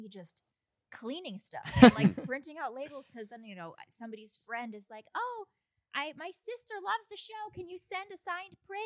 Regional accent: Los Angeles, California, United States; also born or lived in Midwest; I've weirdly enough, wasn't invited to the Magic Castle, and I grew up in Los Angeles. I'm from the Midwest, but I grew up here

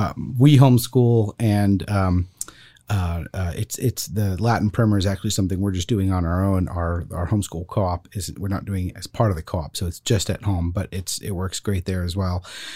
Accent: France; I grew up in France.

